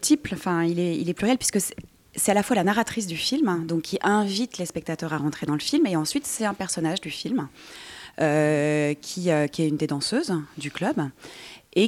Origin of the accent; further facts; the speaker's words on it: San Giovanni di Moriani, Corsica, France; Je suis de San Giovanni di Moriani.